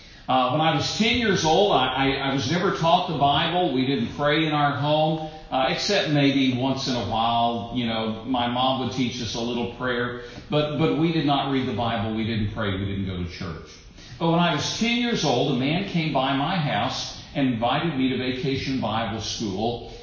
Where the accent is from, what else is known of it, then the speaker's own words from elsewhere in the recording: Tennessee, United States; But I grew up Scots-Irish. Our family lived in Scotland 400 years ago